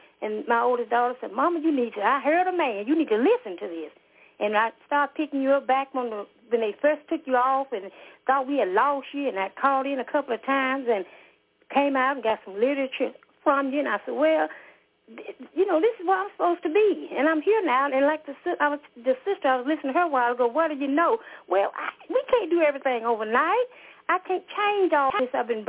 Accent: Pine Bluff, Arkansas, United States; I'm from Pine Bluff.

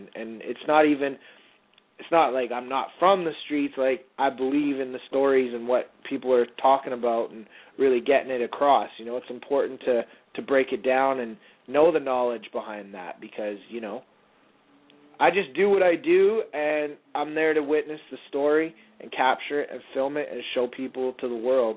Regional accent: Vancouver, British Columbia, Canada; I'm from Vancouver, B.C., Canada, up on the West Coast.

